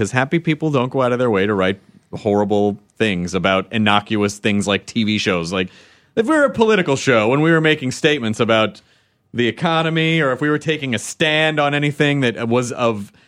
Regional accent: Australia; accent: Australian; Now, you can hate on my Australian accent. I deserve that.

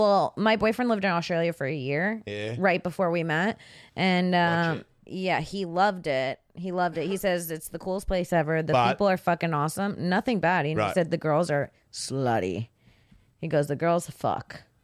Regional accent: Florida, United States; now in Los Angeles, United States; so that's kind of how it was growing up in Florida.

